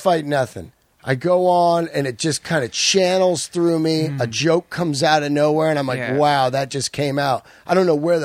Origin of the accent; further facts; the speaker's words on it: Yosemite, California, United States; I was born in Yosemite and lived there the first part of my life.